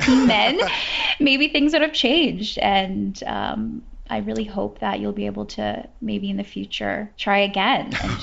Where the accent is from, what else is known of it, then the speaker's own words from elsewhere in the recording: California, United States; Where I grew up in the Bay Area, I grew up doing theater.